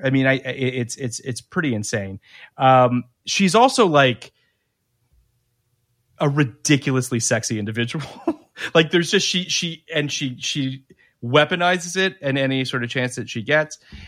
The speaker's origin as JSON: {"language": "English", "town": "Toronto", "region": "Ontario", "country": "Canada", "said": "I'm from Toronto, guys, so I didn't have MTV."}